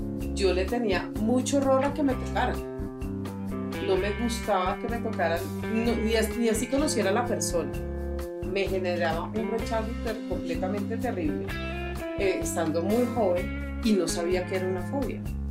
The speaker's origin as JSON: {"language": "Spanish", "region": "Bogotá", "country": "Colombia", "tie": "born or raised there", "said": "yo soy Rola, nacidita y criada acá, o sea, siempre he estado en medio de esta multitud de gente."}